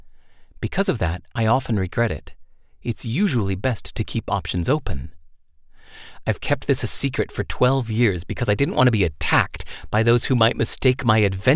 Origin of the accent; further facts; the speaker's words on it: California, United States; born there; moved away as an adult; I was born in California and lived the first 40 years of my life in America